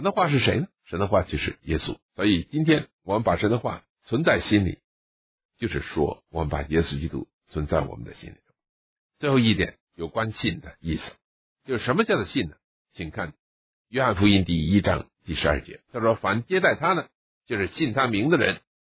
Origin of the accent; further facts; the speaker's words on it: China; 照我们中国人那个信字，是人字边加一个言语的言，就是说人的话。